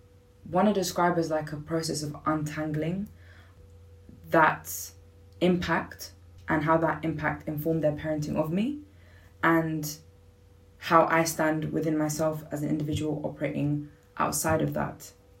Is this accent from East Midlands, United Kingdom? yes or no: no; London, United Kingdom; I am born and raised in London, but I very much do not feel like the same person whose mums and dads were born and raised in London.